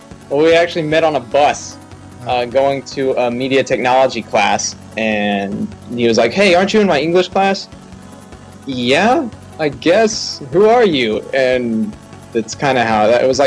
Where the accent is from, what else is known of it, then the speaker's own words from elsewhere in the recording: Texas, United States; But I was born in Texas and raised in Texas, and that's me.